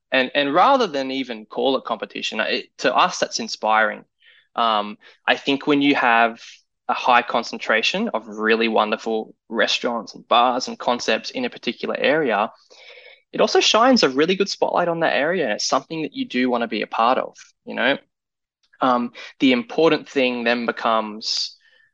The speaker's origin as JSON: {"language": "English", "region": "Queensland", "country": "Australia", "said": "I come from Queensland. It's hot and humid all the time."}